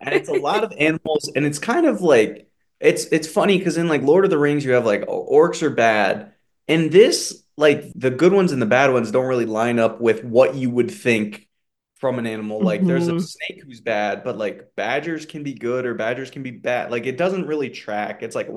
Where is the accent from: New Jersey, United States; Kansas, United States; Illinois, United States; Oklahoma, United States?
Kansas, United States; I grew up in Kansas, and so I went to a very small elementary school where there were like 10 kids per class.